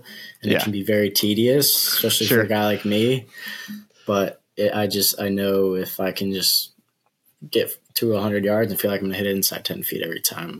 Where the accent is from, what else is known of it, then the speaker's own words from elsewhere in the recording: San Jose, California, United States; So I played one or two amateur events here in my junior career when I grew up in San Jose.